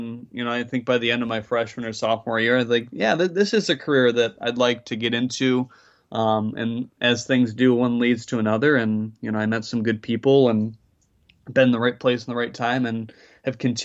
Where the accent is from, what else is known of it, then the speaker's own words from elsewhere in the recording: St. Clair Shores, Michigan, United States; I grew up just outside of Detroit, about 15 minutes away in St. Clair Shores, which is kind of right off of Lake St. Clair as well.